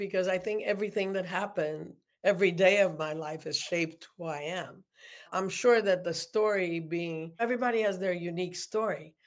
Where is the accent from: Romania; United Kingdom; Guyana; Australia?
Romania; now in United States; there were times, like periods of time, when I refused to remember that I was born in Romania. I wanted to be American.